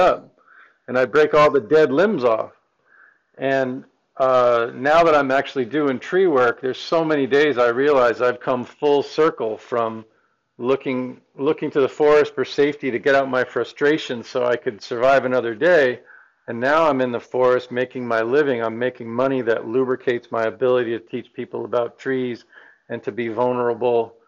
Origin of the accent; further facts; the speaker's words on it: Vermont, United States; And I grew up in Vermont on the banks of a river where it was farmland, and then the pine trees grew up in.